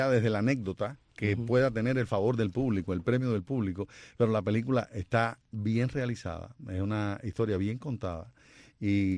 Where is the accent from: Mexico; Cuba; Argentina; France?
Cuba; Sagua la Grande, Villa Clara; Yo soy de Sagua la Grande.